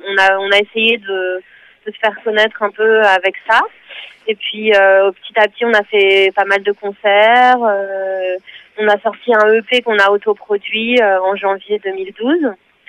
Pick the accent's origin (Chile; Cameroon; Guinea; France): France; Paris, Île-de-France; Alors en fait, moi je viens de Paris